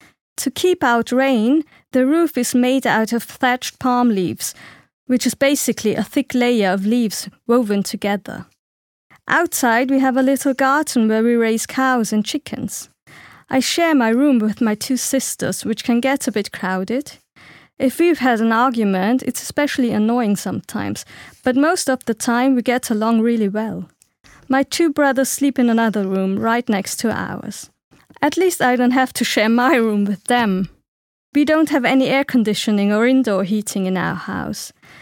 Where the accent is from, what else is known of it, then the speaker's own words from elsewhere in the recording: Sri Lanka; I'm from Sri Lanka and I live in a city on the west side of the island called Kalutara.